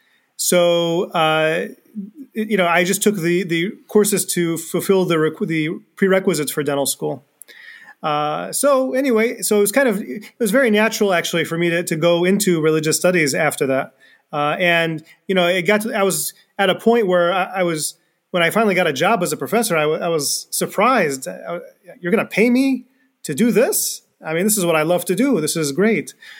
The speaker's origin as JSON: {"language": "English", "country": "United States", "tie": "born or raised there", "said": "I was born and raised here. I'm American, but I also have family in Egypt, and I was born and raised Muslim, still am Muslim."}